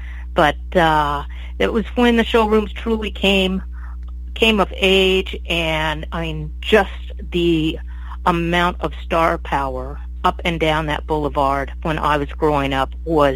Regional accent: Las Vegas, Nevada, United States; I grew up in Las Vegas. My family moved there when I was very young, just as the 1960s were dawning.

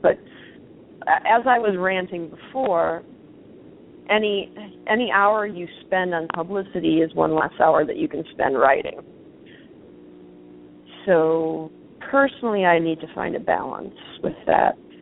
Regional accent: United States; No, I'm American. In America, we always have our skirts tucked into our pantyhose.

